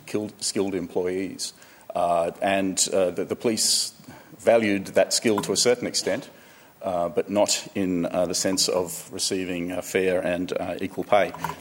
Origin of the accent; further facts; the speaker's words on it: Dubbo, New South Wales, Australia; I grew up in Dubbo, and despite knowing a lot of Aboriginal kids at school, no one really talked about the Aboriginal history of Dubbo, except for Tracker Riley.